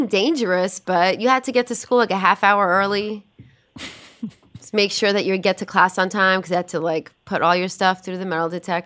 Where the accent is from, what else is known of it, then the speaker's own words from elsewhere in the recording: Brooklyn, New York, United States; and raised, Sheepshead Bay. I'm probably the first person to shout out Sheepshead Bay on the radio, because growing up in Sheepshead Bay